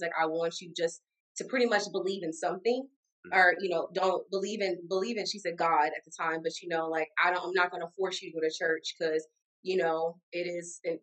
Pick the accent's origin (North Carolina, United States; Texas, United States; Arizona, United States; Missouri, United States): North Carolina, United States; Obviously, I'm from North Carolina, mm-hmm. originally born and raised.